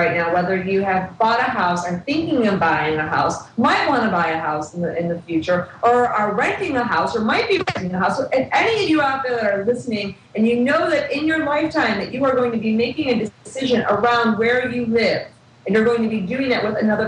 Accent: Midwest, United States; now in California, United States; And you know, we grew up in the Midwest, and in the Midwest, it's a certain price range.

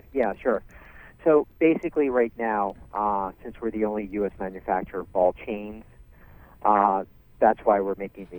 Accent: Bronx, New York, United States; I always love hearing the story and how we grew up in the Bronx

